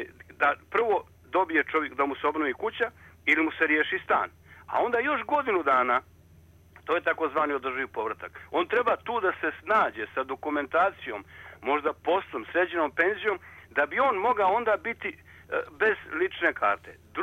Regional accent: Croatia; born there; Mi smo rođeni u Hrvatskoj. Imamo domovnicu u Hrvatskoj.

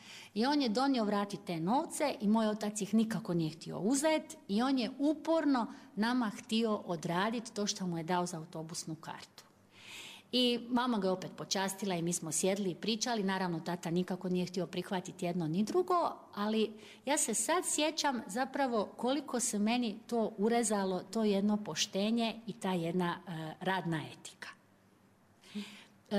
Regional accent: Klis, Split-Dalmatia County, Croatia; Evo, ja sam rodom iz Klisa u Dalmaciji.

